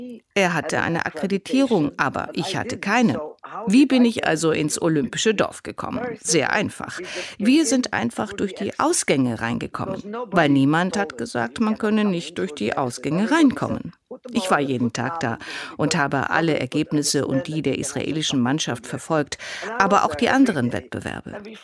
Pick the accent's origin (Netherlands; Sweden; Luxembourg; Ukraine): Netherlands; Und ich komme ursprünglich aus den Niederlanden und meine Eltern und meine Geschwister leben noch immer dort.